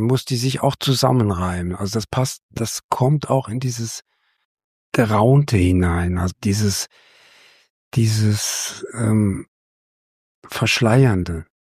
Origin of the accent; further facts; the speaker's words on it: Saarland, Germany; accent: Saarland dialect; Der Dialekt ist unser Dialekt, ist Saarländisch. Aber der unterscheidet sich kaum vom Pfälzischen.